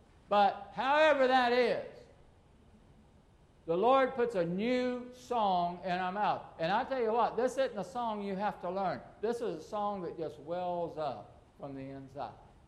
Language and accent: English; Puerto Rico; when I was a kid growing up in Puerto Rico.